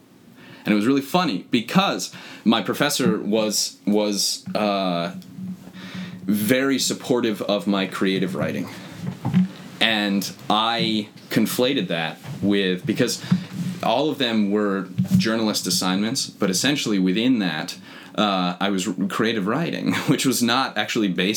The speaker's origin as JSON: {"language": "English", "region": "Connecticut", "country": "United States", "tie": "born or raised there", "also_born_or_lived": "Binghamton, New York", "said": "So I grew up in Connecticut. I finished high school in Binghamton, New York. My mom got a job up there."}